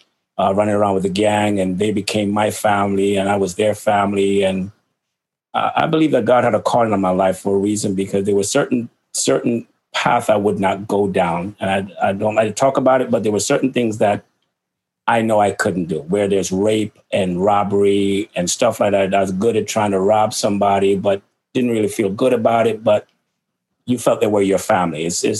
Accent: Jamaica; born or raised there; also born or lived in Manchester, England

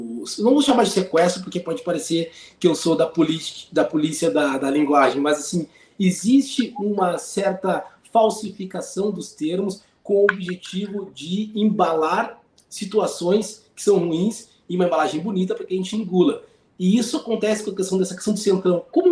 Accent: Brazil; Eu sou brasileiro, eu já vi muitas coisas acontecerem e eu sou do caminho do meio.

